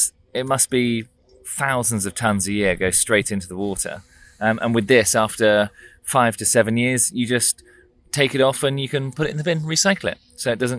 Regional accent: South West England, United Kingdom; We grew up on Dartmoor and we didn't have a TV to it 8 years old, so we just went out into the garden and then the garden became Dartmoor

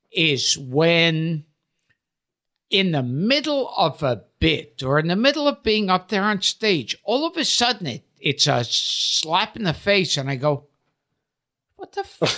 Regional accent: Brooklyn, New York, United States; In Brooklyn.

